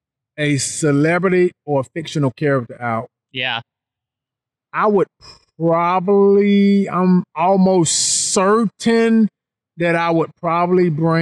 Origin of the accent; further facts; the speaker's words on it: Mississippi, United States; Listen, I'm from Mississippi. Small town. I'm here to work.